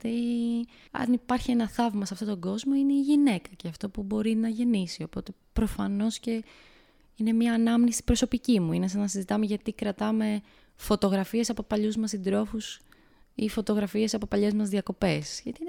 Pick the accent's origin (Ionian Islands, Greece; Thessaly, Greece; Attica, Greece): Ionian Islands, Greece; εγώ είμαι από την Κεφαλονιά